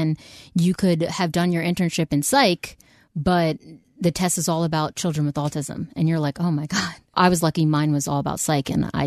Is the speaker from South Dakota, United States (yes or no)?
no; Ardmore, Pennsylvania, United States; I grew up in Ardmore, Havertown area. From the age of 5 until 22, I went to Catholic school.